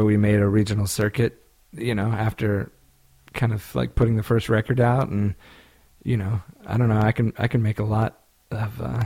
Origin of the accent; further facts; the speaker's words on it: Tulsa, Oklahoma, United States; it's a big city for Oklahoma, probably like the second most populous city, Tulsa.